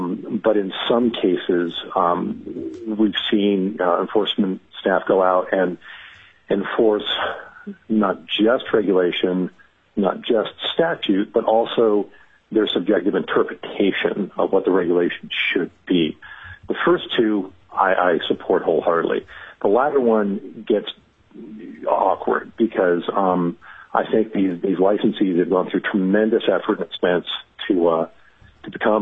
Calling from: Anchorage, Alaska, United States; I'm calling from Anchorage.

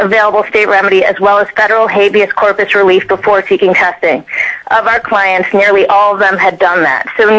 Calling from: Vermont, United States; I'm calling from Vermont.

